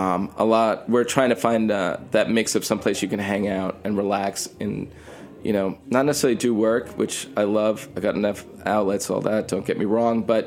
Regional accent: New York, United States; my background kind of being Jewish New Yorker, this is going to be slightly different

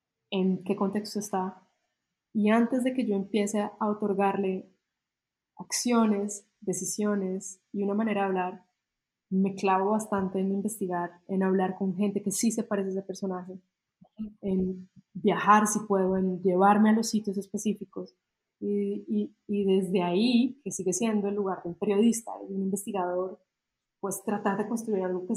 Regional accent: Colombia; Siendo colombiano, pues no hay un montón de acceso al teatro musical

